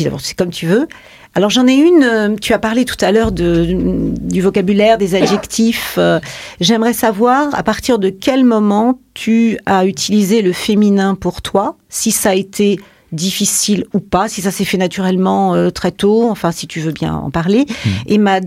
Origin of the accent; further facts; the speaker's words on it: France; Mais je veux dire, chez nous, en France, il y en a.